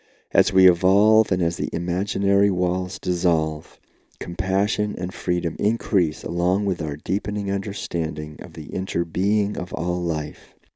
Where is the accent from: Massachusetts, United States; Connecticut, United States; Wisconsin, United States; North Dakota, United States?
Massachusetts, United States; Concord; Being born and raised in Concord gave me a sense of intimate connectedness with these two revolutions and of being their descendant